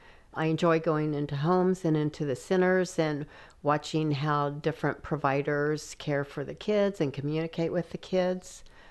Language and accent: English; Winfield, Kansas, United States; I was born in Winfield, Kansas.